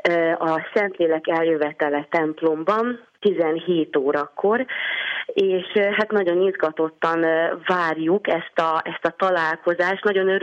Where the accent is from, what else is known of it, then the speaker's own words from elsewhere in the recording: Hungary; magyarként nagyon büszke vagyok arra, hogy szinte egy emberként megmozdult az ország